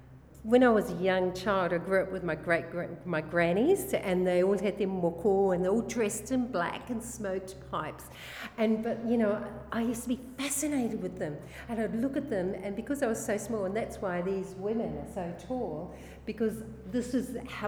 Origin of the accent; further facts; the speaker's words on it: New Zealand; I'm Māori from New Zealand.